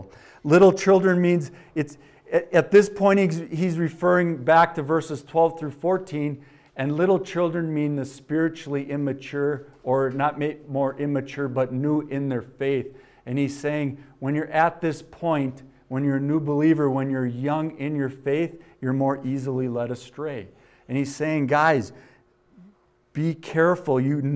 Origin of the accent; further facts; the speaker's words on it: Wisconsin, United States; I'm from Wisconsin, so it's a complicated word. It doesn't end in Owak or ski, so I really struggle with it.